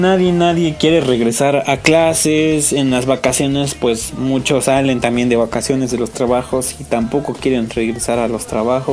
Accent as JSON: {"language": "Spanish", "region": "Mexico City", "country": "Mexico", "said": "Yo soy chilango. Chilango, mira, barrio pesado."}